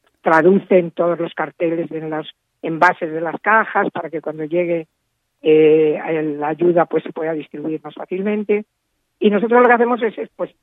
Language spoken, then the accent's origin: Spanish; Madrid, Community of Madrid, Spain; yo me siento orgullosísima como madrileña